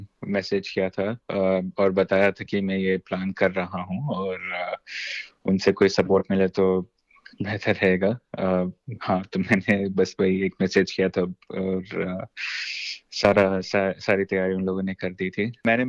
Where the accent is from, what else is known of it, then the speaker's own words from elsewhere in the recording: Bengaluru, Karnataka, India; now in Melbourne, Australia; मैं बेंगलुरु से हूँ और यहाँ पे मैं ऑस्ट्रेलिया में 4 साल से हूँ। और सिडनी में 200 एक्चुअली मेलबर्न में रहता हूँ मैं।